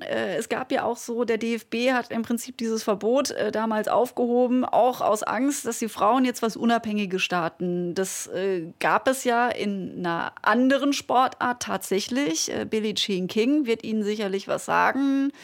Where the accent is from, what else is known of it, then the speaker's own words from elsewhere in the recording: Baden-Württemberg, Germany; Ich komme aus dem Schwarzwald, vom Land.